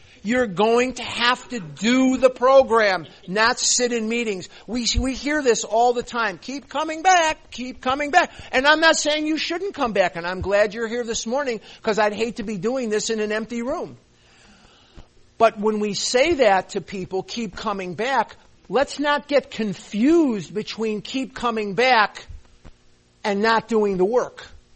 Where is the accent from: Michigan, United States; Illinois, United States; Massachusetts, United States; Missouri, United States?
Illinois, United States; Chicago; now in Scottsdale, United States; And I was born and raised in Chicago, and I live in Scottsdale, Arizona now.